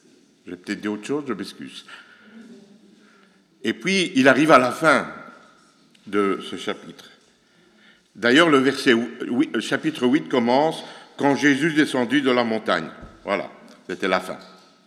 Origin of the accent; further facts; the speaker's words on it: Charleroi, Wallonia, Belgium; now in Brussels, Belgium; Je venais de l'église de Charleroi, j'ai grandi à Charleroi. On venait de déménager à Bruxelles le 28 mai.